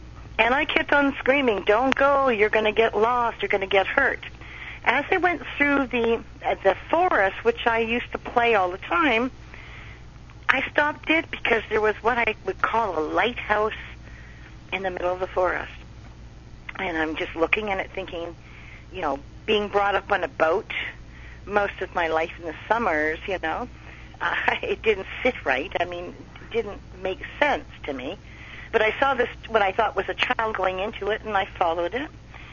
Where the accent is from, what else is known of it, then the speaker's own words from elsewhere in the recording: Montreal, Quebec, Canada; I was brought up on the West Island of Montreal.